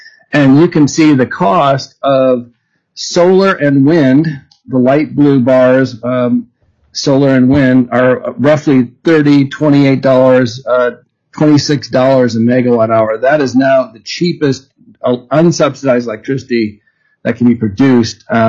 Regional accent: Iowa, United States; In my home state of Iowa, now 58% of all the electricity produced in the state is wind power.

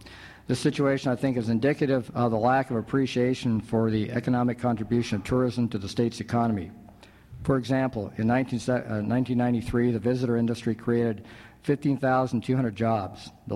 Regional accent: Ketchikan, Alaska, United States; also born or lived in Wrangell; I'm a native of Southeast Alaska, having been born and raised in Ketchikan. I've lived in Ketchikan all my life except for 7 years spent in Wrangell.

